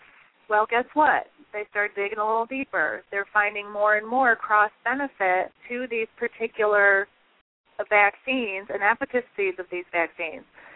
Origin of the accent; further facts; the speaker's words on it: Michigan, United States; I grew up in Michigan